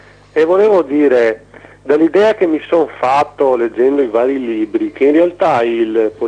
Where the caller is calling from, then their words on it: Mestre, Veneto, Italy; da Mestre.